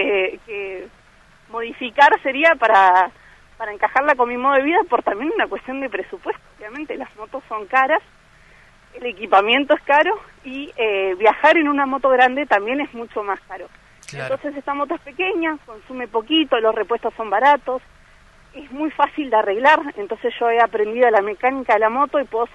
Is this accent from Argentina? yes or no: yes; Cipolletti, Río Negro, Argentina; also born or lived in Neuquén; yo soy nacida en Neuquén Capital, pero me crié en Cipoletti, en Río Negro.